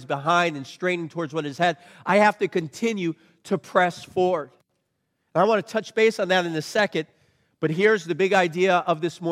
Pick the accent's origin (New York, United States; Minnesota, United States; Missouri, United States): New York, United States; Long Island; I grew up in Long Island, New York, or as my people like to say it, Long Island, New York. Okay, that's where I grew up.